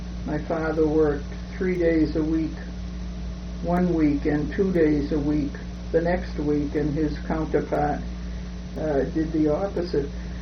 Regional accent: Quincy, Massachusetts, United States; I grew up in Quincy. I went to the public schools through the eighth grade, and then I transferred to a private school for girls, Woodward School for Girls.

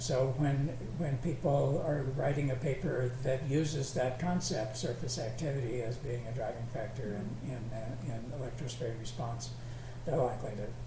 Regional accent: Minnesota, United States; Well, you know, I grew up in Minnesota.

